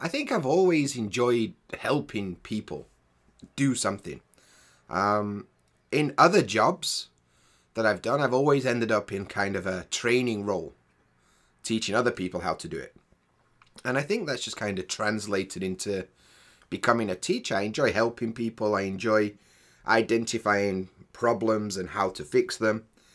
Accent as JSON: {"language": "English", "town": "Sheffield", "region": "Yorkshire and the Humber", "country": "United Kingdom", "moved": "as an adult", "lives_now": "Shiga, Japan", "said": "I'm from England, specifically from Sheffield in England. But these days, I live in Shiga, Japan, and I've been in Japan for the last 6 years or so teaching English."}